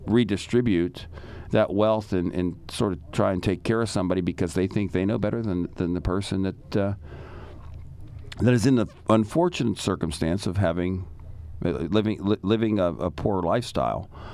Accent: United States; I tell people I'm a human being first. First and foremost, that's what I am. Secondly, I'm an American, and then I'm a conservative

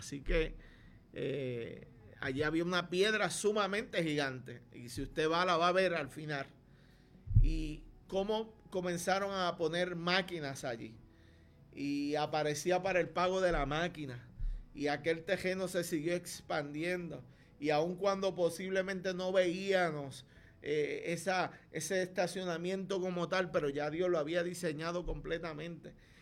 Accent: Lares, Puerto Rico; decidimos comprar hogar, como todo puertorriqueño, como todo lareño.

